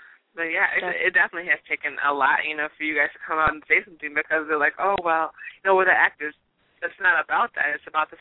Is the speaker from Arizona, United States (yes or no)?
no; Chicago, Illinois, United States; I'm from Chicago.